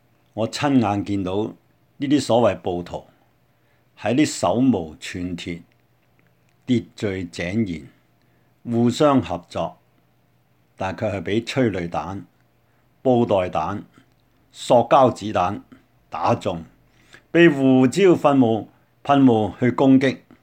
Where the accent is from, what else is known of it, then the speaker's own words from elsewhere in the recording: Hong Kong; 望下我們在這裡長大的香港